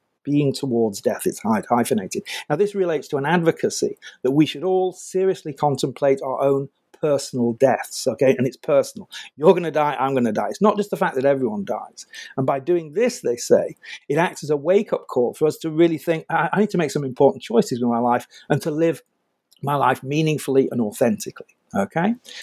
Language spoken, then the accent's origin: English; England, United Kingdom; I'm British